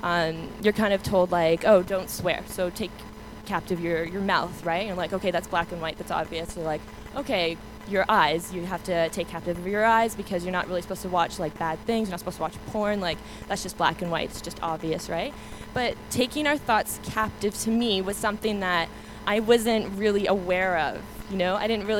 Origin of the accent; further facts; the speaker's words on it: Canada; the States kicked me out as a Canadian, so I'm back here